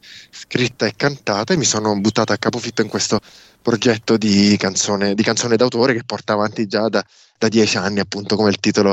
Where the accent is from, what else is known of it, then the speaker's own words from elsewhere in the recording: Rome, Lazio, Italy; moved away as an adult; now in Brussels, Belgium; Allora, io sono romano di nascita e di crescita, solo che alla fine dell'università ho deciso di lasciare la città appunto dove sono nato per andare a cercare la mia musica altrove.